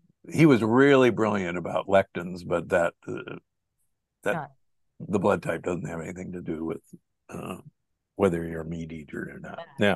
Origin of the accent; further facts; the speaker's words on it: Omaha, Nebraska, United States; I was raised in Omaha, Nebraska. Nebraska is the beef state.